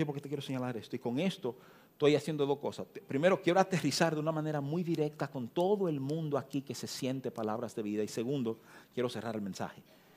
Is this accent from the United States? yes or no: yes; New York, United States; me crié en Nueva York.